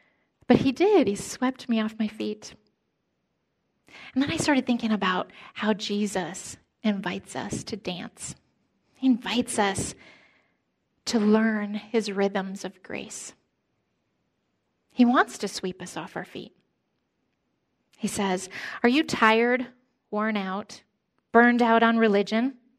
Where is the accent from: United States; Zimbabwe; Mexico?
United States; Michigan; I remember growing up in Michigan with my grandparents. We'd go over to my grandparents' house, and we would watch the old big band shows